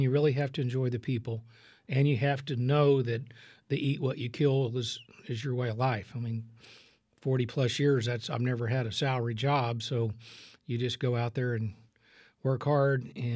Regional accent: Waco, Texas, United States; I actually graduated from Richfield. I grew up in Waco, graduated from Richfield in 73, which is now Waco High

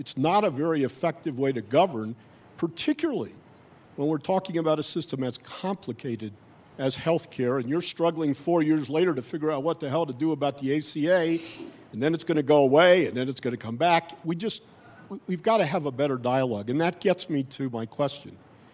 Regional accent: San Francisco, California, United States; I say this hesitatingly, but I'm from San Francisco, so that's probably all I need to say to reveal myself as a bit of a ringer in the room

